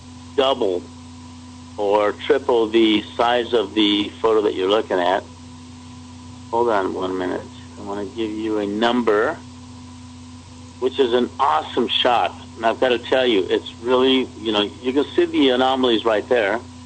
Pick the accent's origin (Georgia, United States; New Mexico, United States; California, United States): New Mexico, United States; Roswell; I went home, my hometown, which is Roswell, New Mexico